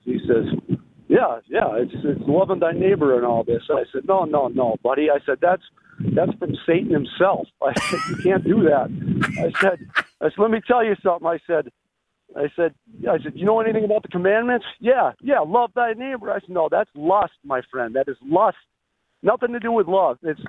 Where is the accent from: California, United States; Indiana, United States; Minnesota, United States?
Minnesota, United States; Minneapolis; Well, I'm from Minneapolis.